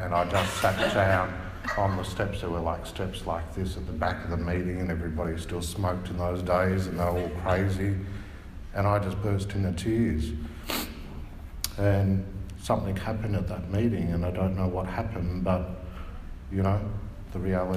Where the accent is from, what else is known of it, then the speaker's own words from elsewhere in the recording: Malaysia; now in Liverpool, United Kingdom; I'm from Malaysia